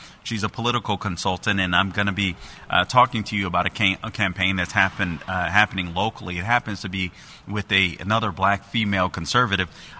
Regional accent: Los Angeles, California, United States; now in Florida, United States; so I originally came from Los Angeles. I was born and raised in Los Angeles. I moved to Florida a long time ago now.

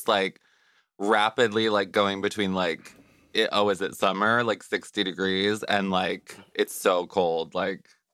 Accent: Juneau, Alaska, United States; I'm from Juneau, and I've gone back in the summer a few times

